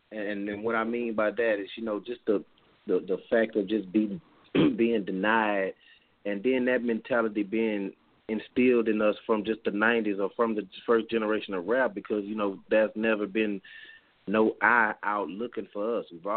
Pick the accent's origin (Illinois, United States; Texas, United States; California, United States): Texas, United States; Houston; I'm from Fifth Ward, so you know that's the home of Rap-A-Lot. You know I'm from Fifth Ward